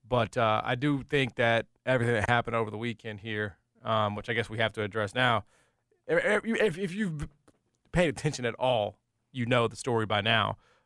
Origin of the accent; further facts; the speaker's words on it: Memphis, Tennessee, United States; Memphis football runs far deeper than just on the field. It has been a dream of mine to play for my hometown, and for the past 5 years, I have been honored to represent this great city and school.